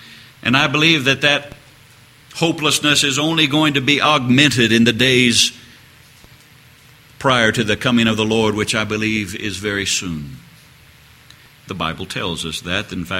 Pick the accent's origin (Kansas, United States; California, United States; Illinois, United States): Kansas, United States; Topeka; I was born and raised in Topeka, and we are known for very few things in Topeka.